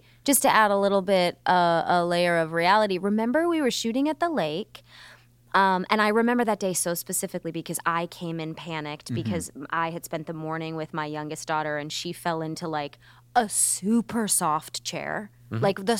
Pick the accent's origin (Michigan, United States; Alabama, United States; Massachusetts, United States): Michigan, United States; I loved growing up in Michigan, though.